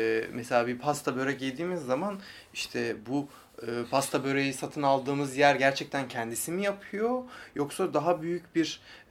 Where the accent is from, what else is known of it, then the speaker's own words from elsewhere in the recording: Ankara, Turkey; Mesela ben bilmiyorum bir Ankaralı olarak.